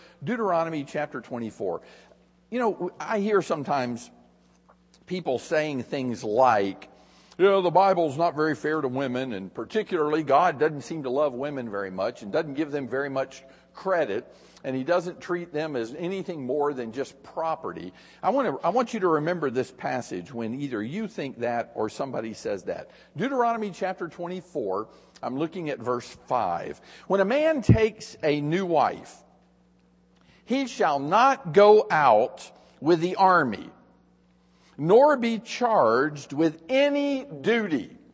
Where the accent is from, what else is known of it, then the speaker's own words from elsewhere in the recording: Tampa, Florida, United States; when I was a boy, I grew up in Tampa, Florida. And in Florida, we have these sand spurs.